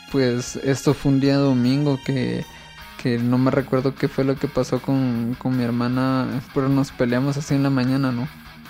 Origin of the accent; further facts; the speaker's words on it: Guatemala; crecí como muchas familias en Guatemala, con muchas, ¿qué sería? Con muchas carencias de muchas cosas, ¿no?